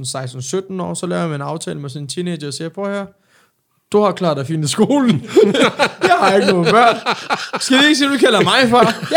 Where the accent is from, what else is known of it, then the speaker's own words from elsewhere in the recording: Turkey; Jeg er tyrker jo